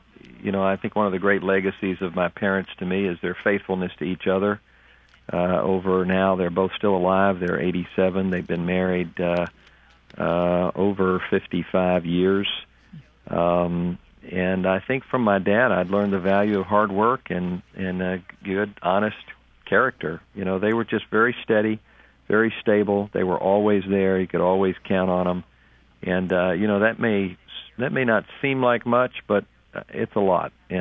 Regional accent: Chesapeake, Virginia, United States; Well, I grew up in Chesapeake, Virginia. It's a city nestled in between Norfolk and Virginia Beach on the south side of Virginia.

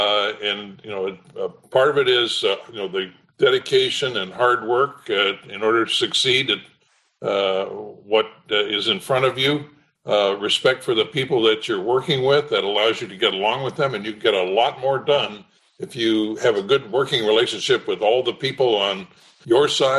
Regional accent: Portland, Oregon, United States; also born or lived in Bandon; Yes, I was privileged to grow up in Portland, Oregon. Also spent a lot of my childhood down at the Oregon coast town of Bandon, Oregon

